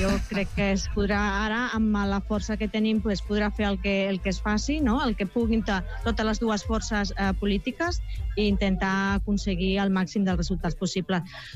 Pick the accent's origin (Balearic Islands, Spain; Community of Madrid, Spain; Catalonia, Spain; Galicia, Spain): Catalonia, Spain; Parets del Vallès; Jo vinc de Parets del Vallès.